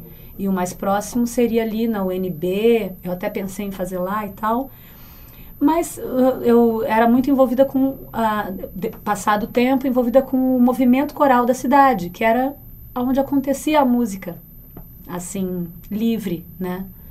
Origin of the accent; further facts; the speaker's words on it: Mato Grosso do Sul, Brazil; Do Mato Grosso do Sul.